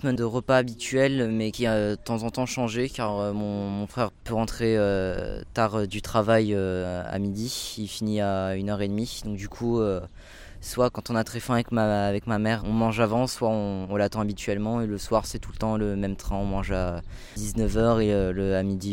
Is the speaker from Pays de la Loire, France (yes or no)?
no; Saint-Martin-d'Hères, Auvergne-Rhône-Alpes, France; born there; j'habite à Mélan, je suis né à Saint-Martin-d'Air